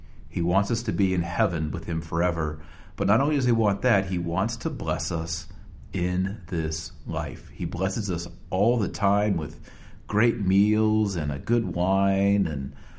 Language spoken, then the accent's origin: English; United States; I can only really speak from my own cultural context as an American.